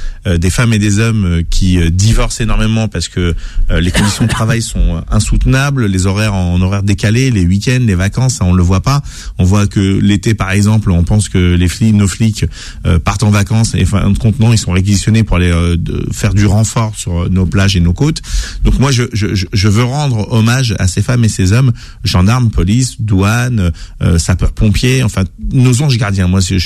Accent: Brazzaville, Republic of the Congo; Moi, je viens de Brazza, j'ai passé 25 piges fermes là-bas.

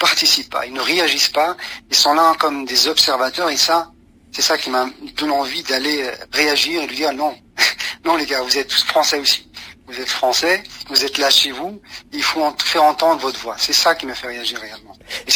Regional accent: France; La France, c'est aussi manger du couscous, boire du thé et … Et je suis français.

